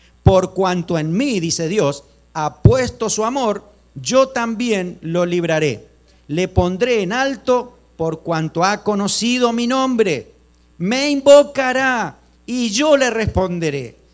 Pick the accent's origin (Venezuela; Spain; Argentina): Argentina; Pehuajó, Buenos Aires Province; Miren, en mi pueblo, en Pehuajó, había muchas personas que abrían